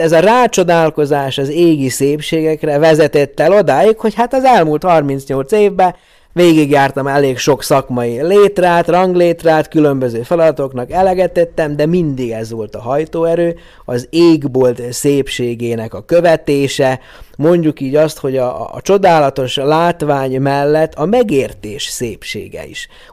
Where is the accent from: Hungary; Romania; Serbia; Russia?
Serbia; Horgoš, Vojvodina; Ugye én 1972-ben születtem Jugoszláviában, ugye mai Szerbia területén, a Röszke-Horgos határátkelő déli oldalán, Horgos faluban nőttem fel